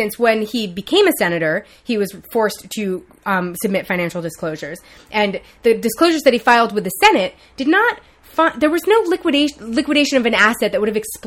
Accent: New York City, New York, United States; I never thought, as a New Yorker who grew up in the era where New York was like persona non grata to every political situation

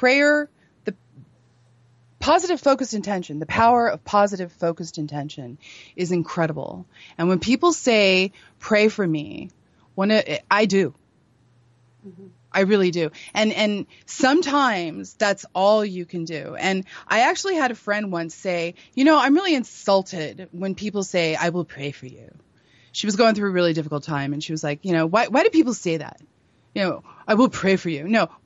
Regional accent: Utah, United States; also born or lived in Colorado; The vast majority of the people that I knew when I was growing up in Utah and in Colorado were just, they were like, yeah, whatever.

